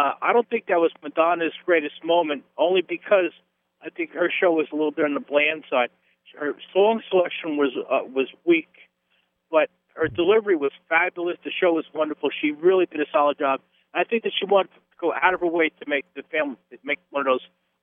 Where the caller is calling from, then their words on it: New Rochelle, New York, United States; I don't have a brand. I'm from New Rochelle.